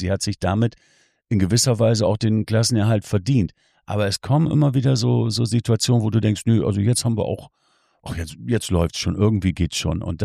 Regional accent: Bremen, Germany; ich als Bremer liebe diese Stadt sehr.

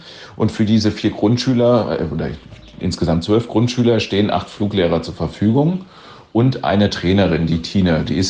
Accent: Schwalmstadt-Ziegenhain, Hesse, Germany; Ja, das Ganze findet statt in Schwalmstadt-Ziegenhain auf dem Flugplatz Der Ring. Das ist der Ort, wo ich aufgewachsen bin. Ich habe da auch vor 25 Jahren das Fliegen begonnen auf diesem Platz.

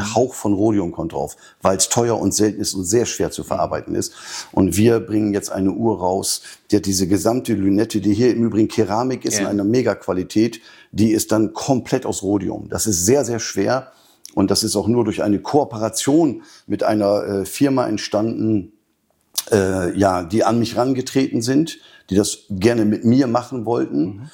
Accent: Germany; Aber dann haben wir gesagt, okay, ich bin Deutscher.

